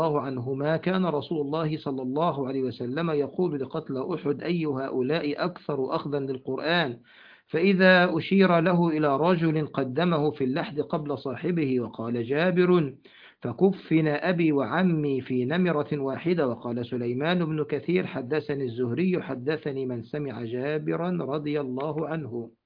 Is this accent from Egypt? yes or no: yes; Egypt; طبعا احنا عندنا في مصر لا يوجد لا شق ولا لحد، لان الارض عندنا في الغالب طينيه